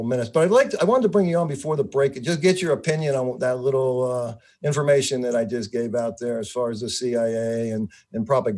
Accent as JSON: {"language": "English", "country": "United States", "tie": "born or raised there", "said": "So I'm 61 years old. So I grew up in America. I was born in 57."}